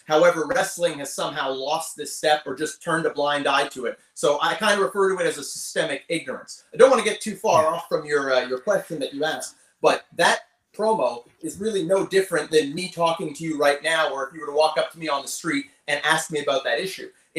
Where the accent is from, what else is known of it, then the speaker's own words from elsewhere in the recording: Canada; As a Canadian, it's almost no different than, you know, back